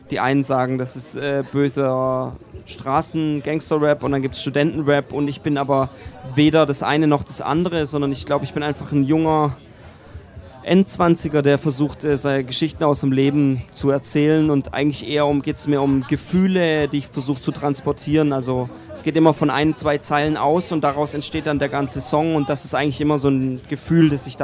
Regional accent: Heilbronn, Baden-Württemberg, Germany; ich habe das Glück, dass in meiner Heimatstadt Heilbronn das Label sitzt

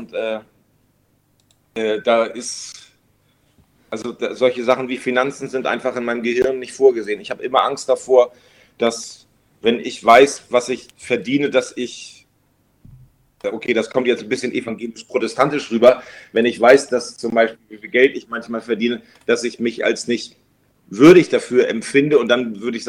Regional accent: Lower Saxony, Germany; Ich komme aus der Nähe von Cuxhaven

